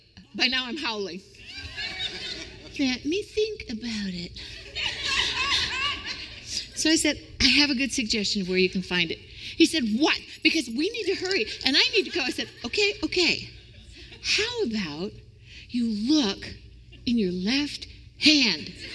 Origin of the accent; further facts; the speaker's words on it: Florida, United States; I grew up in Florida. I wouldn't put a toe in the water for all the tea in China.